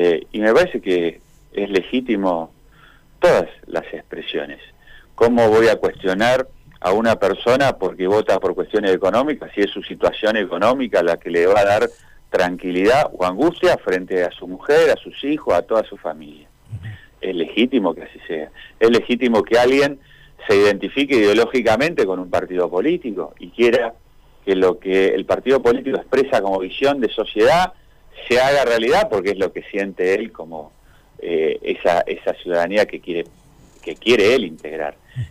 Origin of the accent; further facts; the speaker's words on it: Argentina; somos todos argentinos